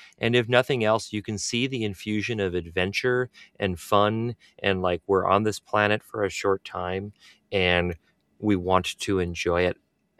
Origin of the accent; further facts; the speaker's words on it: Minnesota, United States; I come from Minnesota, went to school in Madison, left of center guy my whole life, always will be.